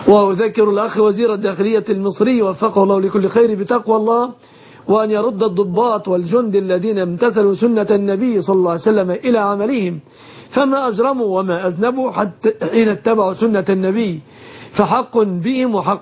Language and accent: Arabic; Egypt; بلادنا مصر